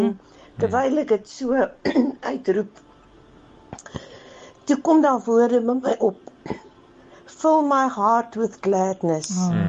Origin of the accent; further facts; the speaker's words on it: Malmesbury, Western Cape, South Africa; van Mamesbury